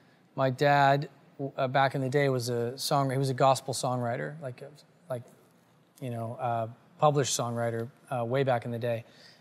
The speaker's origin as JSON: {"language": "English", "town": "Oklahoma City", "region": "Oklahoma", "country": "United States", "tie": "born or raised there", "also_born_or_lived": "Colorado Springs, United States", "said": "I grew up in Oklahoma and then moved to Colorado Springs, which is where my dad's whole family was at the time. And I needed to get out of Oklahoma City."}